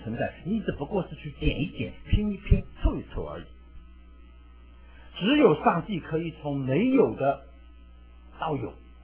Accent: China; 我跟他介绍我是从中国来的

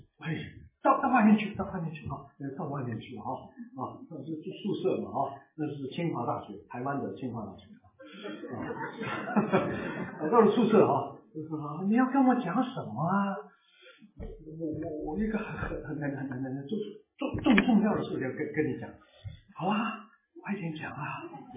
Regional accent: Guangdong, China; Chinese is a second language; 我是广东人啊，我13岁哦才开始学讲普通话哈。

